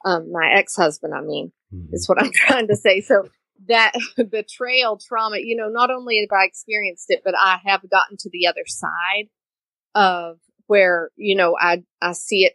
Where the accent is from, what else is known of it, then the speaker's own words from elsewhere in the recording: Tennessee, United States; now in Florida, United States; Obviously by my accent, I'm not from Florida. So I came down here from East Tennessee to Florida for my addiction, and I stayed